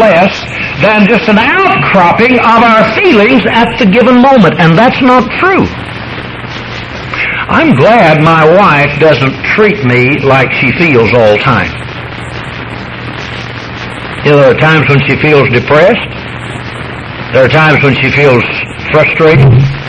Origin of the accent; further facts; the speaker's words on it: United States; I'm glad to be an American. I'll tell you something, I have obligations as an American.